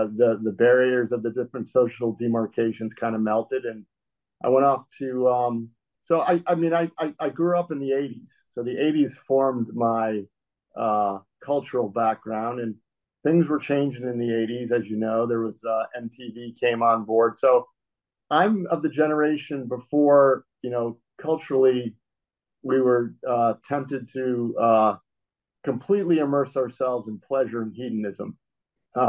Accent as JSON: {"language": "English", "town": "Wellesley", "region": "Massachusetts", "country": "United States", "tie": "born or raised there", "said": "But so I was raised as a Catholic, and I was raised in Wellesley, Massachusetts, which is a suburb of Boston."}